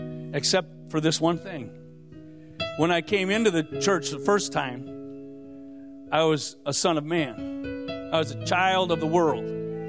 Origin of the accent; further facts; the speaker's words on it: Wisconsin, United States; Midwestern kid from Wisconsin. And I think Wisconsin's different than the rest of the Midwest, by the way. But I'm from Wisconsin.